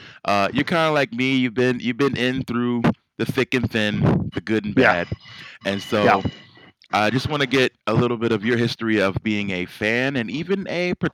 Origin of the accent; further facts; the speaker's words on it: Philadelphia, Pennsylvania, United States; I'm born and raised in Philly, and of course we never go there when you live there